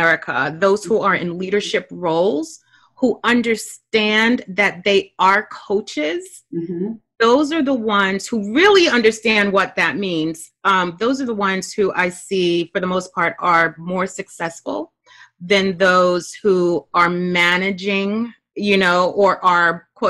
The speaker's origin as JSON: {"language": "English", "town": "Brooklyn", "region": "New York", "country": "United States", "said": "So FYI, I'm from Brooklyn and sometimes that comes out."}